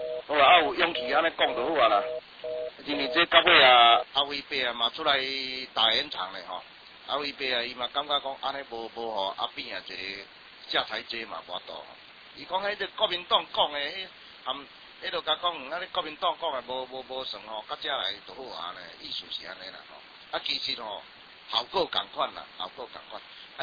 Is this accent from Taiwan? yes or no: yes; Taiwan; 我台湾人万岁哈